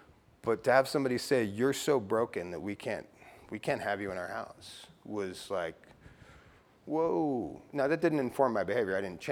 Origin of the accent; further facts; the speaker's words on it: Oklahoma City, Oklahoma, United States; born there; I was born in Oklahoma City. I got sober in Oklahoma City. About 2 blocks from where I was born is where I got sober, you know.